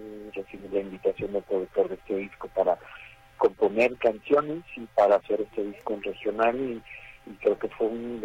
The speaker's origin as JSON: {"language": "Spanish", "town": "Guadalajara", "region": "Jalisco", "country": "Mexico", "tie": "born or raised there", "said": "en Guadalajara, muy contento de haberlo venido a presentar antes que en ningún otro lugar. Aquí en mi tierra, en el lugar donde mariachi se incrustó en mi piel"}